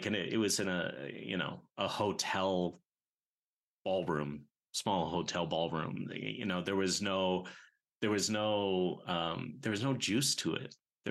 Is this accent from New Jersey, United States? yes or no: no; Washington, District of Columbia, United States; I grew up in Washington, D.C., but my bar mitzvah was in Detroit.